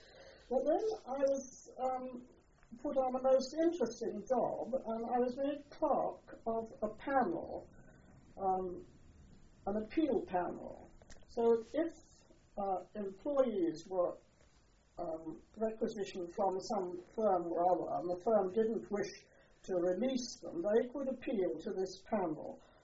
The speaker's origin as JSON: {"language": "English", "town": "Liverpool", "region": "North West England", "country": "United Kingdom", "tie": "born or raised there", "said": "Well, I was brought up in Liverpool, although I didn't live in Liverpool for very long."}